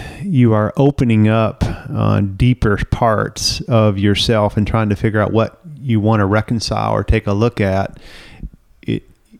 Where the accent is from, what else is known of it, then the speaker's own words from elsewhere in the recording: the South, United States; I didn't really get an early imprint growing up in the South, kind of a man's man